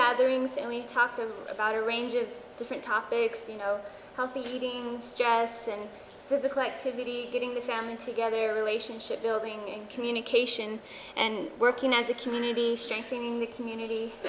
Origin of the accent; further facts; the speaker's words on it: United States; I am Dineh from the Navajo tribe.